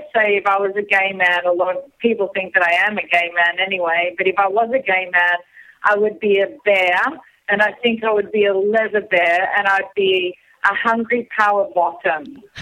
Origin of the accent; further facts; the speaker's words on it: Australia; being Australian, and the fucking flip-flops.